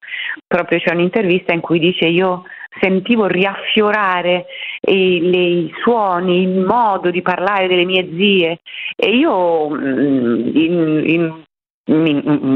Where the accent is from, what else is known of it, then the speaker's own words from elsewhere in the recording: Milan, Lombardy, Italy; c'è il fatto che io sono milanese.